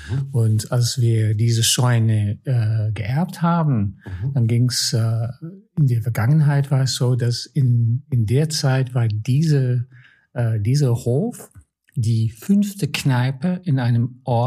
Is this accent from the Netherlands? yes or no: yes; Netherlands; born there; German is a second language; ich bin gebürtig Niederländer